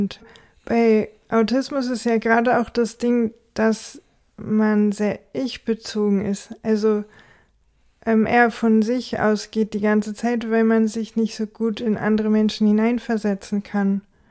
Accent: Braunschweig, Lower Saxony, Germany; now in Bremen, Germany; Also, ich bin ja aus Braunschweig hierher gezogen

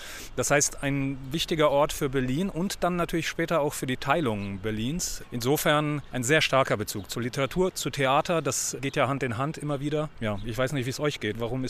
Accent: Poland; now in Germany; Ich komme ja aus Polen, bin in Polen aufgewachsen und bin quasi noch vor dem Mauerfall sind wir geflohen aus Polen.

